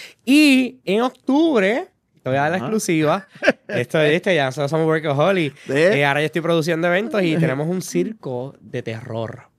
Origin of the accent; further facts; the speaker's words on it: Mayagüez, Puerto Rico; que los de San Juan vengan a mi pueblo en Mayagüez